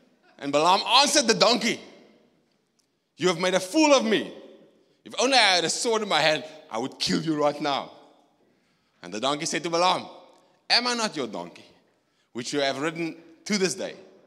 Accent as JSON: {"language": "English", "country": "South Africa", "said": "So I come from the Karoo. Daai lyk vir my lekker soos die Karoo."}